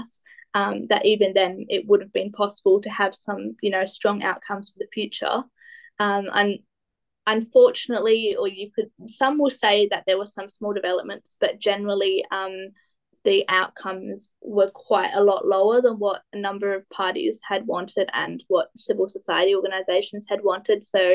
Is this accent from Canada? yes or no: no; Australia; what we as Australian youth found is that we're always going to have a bit more ambitious targets than the Australian government will have